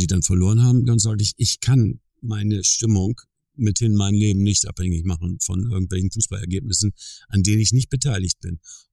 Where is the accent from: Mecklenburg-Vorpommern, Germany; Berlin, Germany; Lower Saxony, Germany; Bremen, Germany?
Bremen, Germany; Ich bin Bremer und deshalb verbunden mit dem Verein.